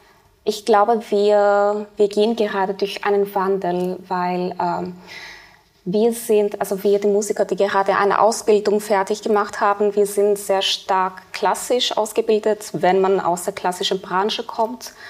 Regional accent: Cyprus; Ja, ich komme ursprünglich aus Zypern

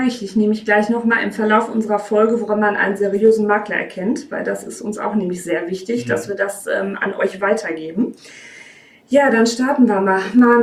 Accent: North Rhine-Westphalia, Germany; aus dem wunderschönen Sauerland, meiner Heimat.

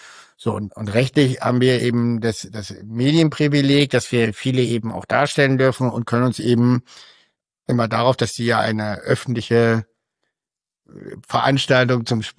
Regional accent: Kusel, Rhineland-Palatinate, Germany; Das weiß ich deshalb, weil ich bin auch aus Kusel.

